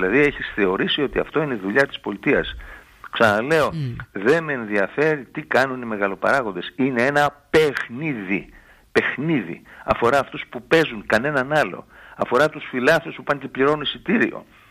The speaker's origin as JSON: {"language": "Greek", "town": "Volos", "region": "Thessaly", "country": "Greece", "said": "Ολυμπιακός Βόλο, ας πούμε, να πω, από την πατρίδα μου."}